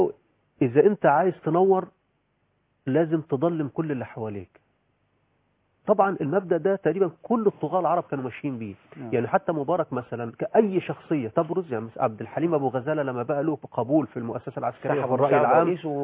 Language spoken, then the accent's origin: Arabic; Egypt; الكلام ده ما كانش عندنا في مصر لانه غير مطروح.